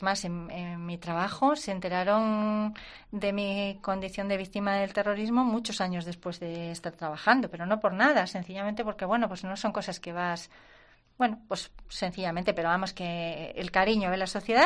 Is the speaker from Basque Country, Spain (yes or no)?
no; Santander, Cantabria, Spain; porque los que somos de aquí de Santander sabemos dónde estaba